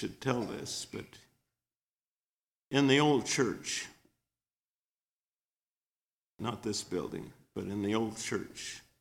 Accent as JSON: {"language": "English", "town": "Collins", "region": "Missouri", "country": "United States", "tie": "born or raised there", "said": "Well, I came from the South Missouri, and I came here to the city, and and became a city boy."}